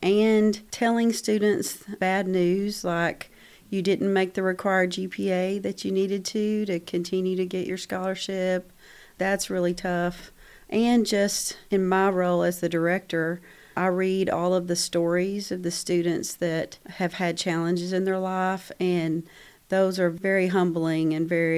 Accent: Arkansas, United States; So I grew up rural here in Arkansas, graduated from a small school of 200 from K through 12

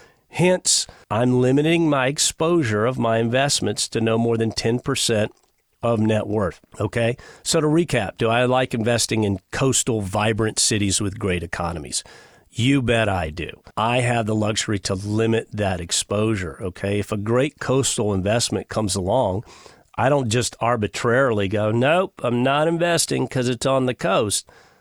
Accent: Texas, United States; I grew up on the Texas coast. I love the Texas coast.

